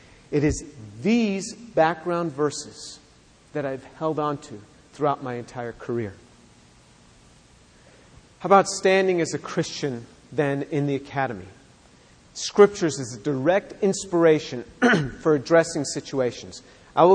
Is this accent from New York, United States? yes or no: yes; Manhattan, New York, United States; born there; I was born in Manhattan, New York. I got saved at the age of 18. I come from a Jewish home.